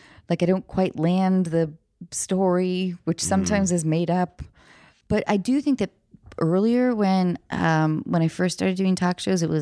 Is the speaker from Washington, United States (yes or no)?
yes; Seattle, Washington, United States; I was like, I'm from north of Seattle, actually.